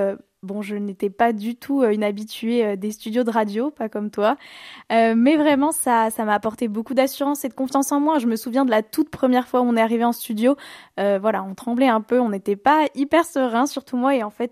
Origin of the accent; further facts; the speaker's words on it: Bourgogne-Franche-Comté, France; born there; je trouve qu'on a acquis beaucoup de connaissances sur la Bourgogne. Et pourtant, c'est ma région natale